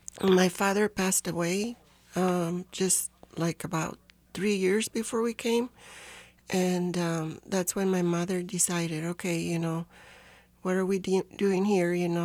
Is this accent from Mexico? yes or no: yes; Mexico; English is a second language; now in United States; I couldn't speak English very well. When I came from Mexico, I couldn't speak a word of English.